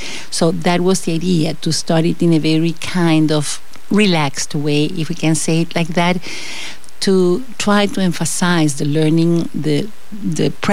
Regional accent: Santiago, Santiago Metropolitan Region, Chile; first language Spanish; English is a second language; moved away as an adult; now in Lafayette, United States; I am from Santiago, Chile, mm-hmm. and I came here 20 years ago with a scholarship to study my grad school at LSU in Baton Rouge.

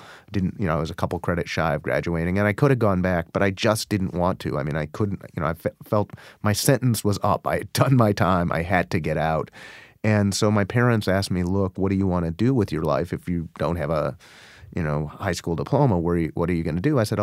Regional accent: Chicago, Illinois, United States; I grew up in the city of Chicago, which is a really segregated city. I grew up on the South Side to middle-class parents.

